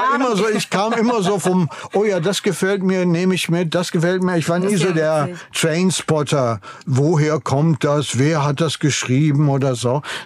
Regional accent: Münster, North Rhine-Westphalia, Germany; born there; In Münster, wo ich geboren bin

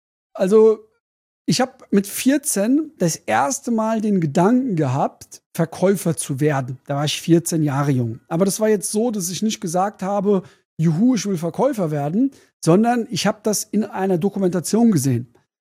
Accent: Germany; Meine Eltern sind Wirtschaftsflüchtlinge, also ich bin Deutscher, aber meine Mutter kommt aus der DDR, ist damals geflüchtet, DDR, vor 89 war ja noch die DDR da.

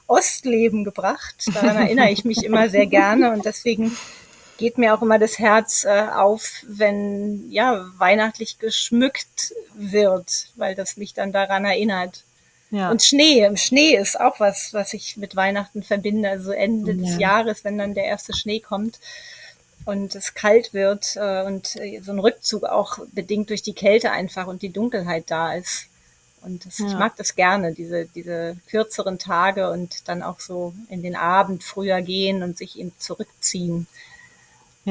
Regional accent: Berlin, Germany; aus Berlin und tatsächlich auch gebürtige Berlinerin und viel gereist allerdings, von daher sehr weltoffen.

